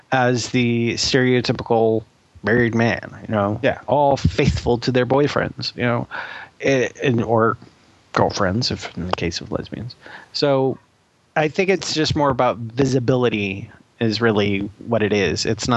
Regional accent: Minnesota, United States; Thank you, Minnesota. My home state of Minnesota.

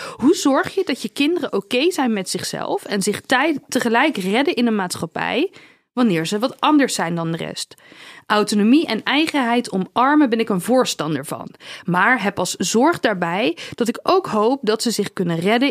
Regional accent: Dordrecht, South Holland, Netherlands; born there; now in Rotterdam, Netherlands; Nou, in Dordrecht, waar ik geboren ben, heb ik alles al gedaan wat er is.

